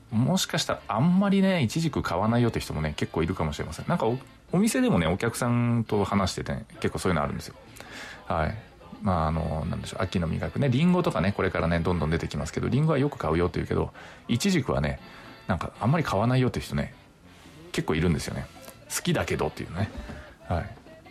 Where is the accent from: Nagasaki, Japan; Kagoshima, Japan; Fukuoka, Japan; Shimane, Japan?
Nagasaki, Japan; 最近私、地元長崎県の、まあ、いろんな農産物をこう PR するお仕事をね